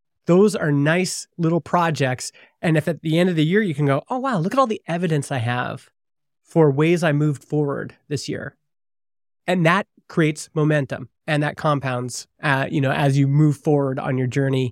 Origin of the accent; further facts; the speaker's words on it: Alberta, Canada; I grew up in Alberta.